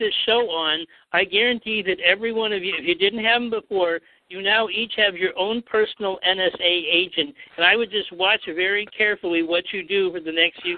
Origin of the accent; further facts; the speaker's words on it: Seattle, Washington, United States; You know, I'm from Seattle